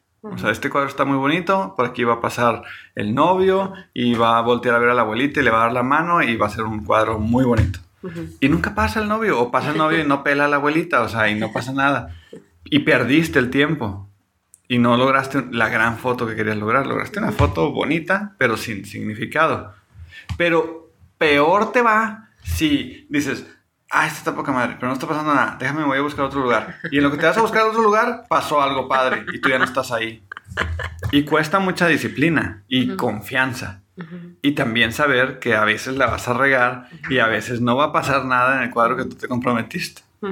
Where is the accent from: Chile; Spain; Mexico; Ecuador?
Mexico; Y ya lo habíamos platicado, como mexicanos o como latinos quizá, tenemos pavor a equivocarnos.